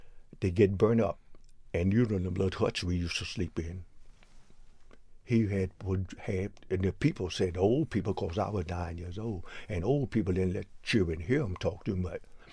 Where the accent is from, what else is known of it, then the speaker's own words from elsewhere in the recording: North Carolina, United States; I was born and raised right down in North Carolina where the people used to make that moonshine liquor and cigarettes.